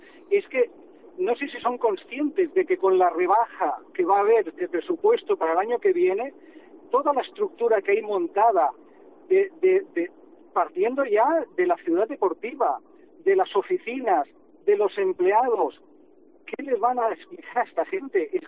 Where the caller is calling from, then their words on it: Badalona, Catalonia, Spain; de Badalona.